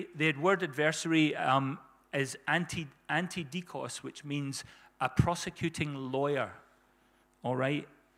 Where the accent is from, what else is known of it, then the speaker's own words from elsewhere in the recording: South Africa; As there's a song I grew up listening to in South Africa. It's by a guy called